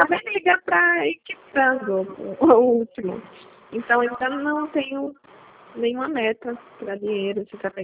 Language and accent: Portuguese; Hortolândia, São Paulo, Brazil; porque sou daqui da região de Hortolândia.